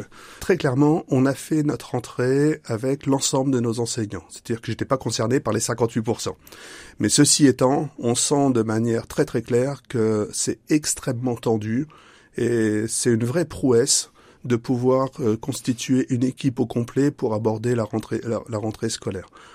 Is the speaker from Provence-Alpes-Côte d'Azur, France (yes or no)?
no; Grand Est, France; born there; Je suis né en Meuse. Mes premières activités professionnelles se sont passées en Meuse.